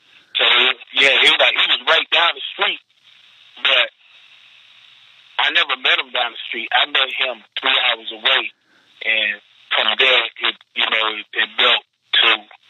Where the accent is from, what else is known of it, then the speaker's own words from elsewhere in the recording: North Carolina, United States; now in Georgia, United States; He's from Detroit, I'm from North Carolina, we both live in Georgia.